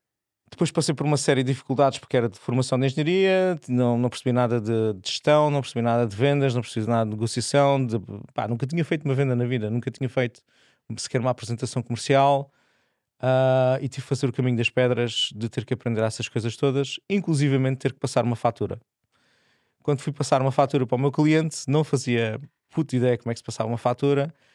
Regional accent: Portimão, Faro, Portugal; Nasci em Portimão, sou algarvio, vivo lá ainda. Aos 18 anos venho para o Isel

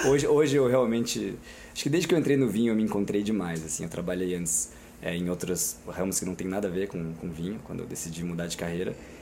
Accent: Brazil; mas pô, eu sou brasileiro, né?

